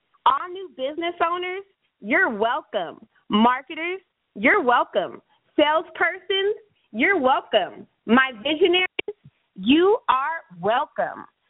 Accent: United States; now in Stockton, United States; I'm from the United States of America. I live in the state of California. And the city I live in is Stockton.

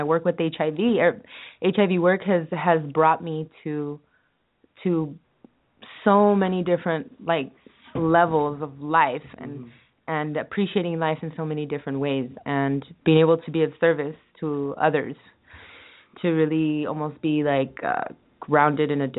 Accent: Huntington Park, California, United States; also born or lived in Buenos Aires, Argentina / Asunción, Paraguay; I grew up in Huntington Park, and also in Buenos Aires and Asunción.

